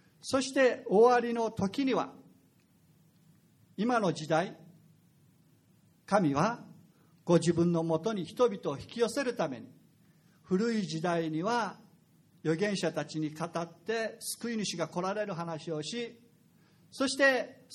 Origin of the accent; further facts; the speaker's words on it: Okinawa, Japan; 私たち沖縄の人は祖先から聞いて、祖先の信じている神々を私たちは信じて